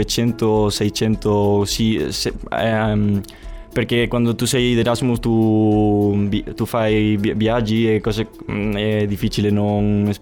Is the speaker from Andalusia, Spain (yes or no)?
yes; Córdoba, Andalusia, Spain; Italian is a second language; now in Cagliari, Italy; Di Cordova, nel sud di Spagna.